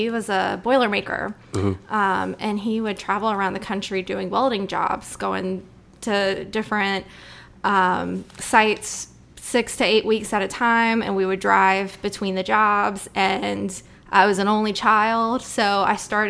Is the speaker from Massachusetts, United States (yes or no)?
no; Bay St. Louis, Mississippi, United States; also born or lived in New Orleans, Louisiana; So I was born in New Orleans and grew up in Bay St. Louis, which is about an hour away.